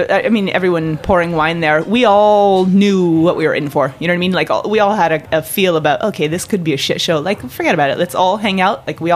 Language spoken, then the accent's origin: English; California, United States; Southern California originally.